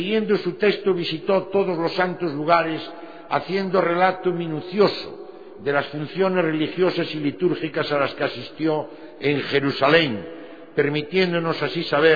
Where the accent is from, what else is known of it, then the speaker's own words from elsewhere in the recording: A Coruña, Galicia, Spain; now in Valladolid, Spain; De mi tierra de origen sería una osadía contar en Valladolid de procesiones y devociones, pero al menos les diré que 2 son los desfiles procesionales principales que se llevan a cabo en mi querida ciudad de La Coruña